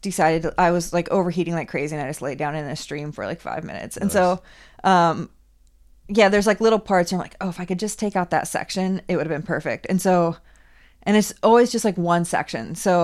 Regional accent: Washington, United States; now in Colorado, United States; I grew up in Washington State, and so I'm no stranger to the rain. And I live in Colorado

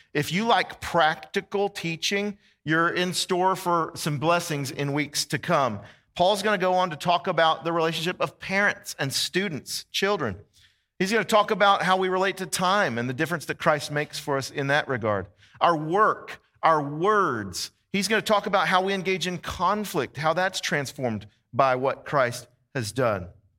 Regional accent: Texas, United States; I'm from Texas, and I knew about Buc-ee's for a long time. I tried to tell my Georgia friends.

